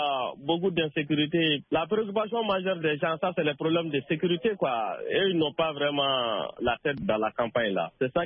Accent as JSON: {"language": "French", "country": "Mali", "said": "moi, en tant que Malien, ça ne me dit absolument rien."}